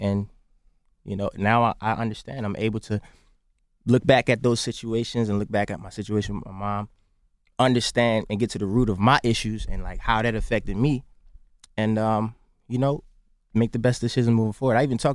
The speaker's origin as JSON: {"language": "English", "town": "Baltimore", "region": "Maryland", "country": "United States", "tie": "born or raised there", "said": "I grew up in Baltimore."}